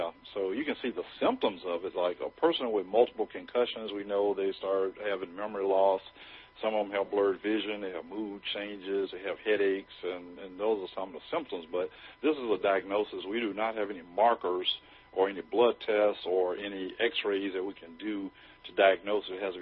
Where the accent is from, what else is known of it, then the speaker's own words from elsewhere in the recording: Mississippi, United States; I grew up playing football. I'm from Mississippi, the Deep South, so it's like a religion in the Deep South, football.